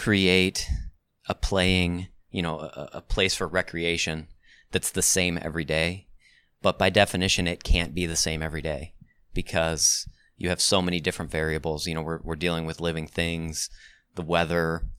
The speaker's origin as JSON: {"language": "English", "region": "Ohio", "country": "United States", "tie": "born or raised there", "said": "My father was also superintendent at a little public course in just outside of Youngstown, Ohio. I was born and raised in Ohio."}